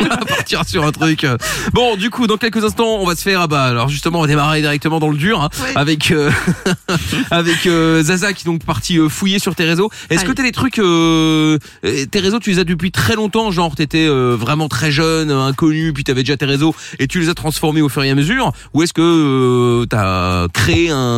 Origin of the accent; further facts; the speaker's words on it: Belgium; Moi, je viens de Belgique.